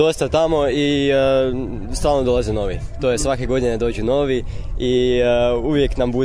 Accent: Đakovo, Osijek-Baranja County, Croatia; dolazim iz Đakova, Frama Đakova.

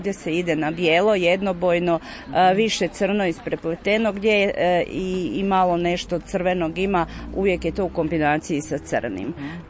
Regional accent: Podgorač, Osijek-Baranja County, Croatia; ono što se u tom periodu godine moglo zadržati u trapovima kod nas u Podgoraču, u podrumima i u špajzima.

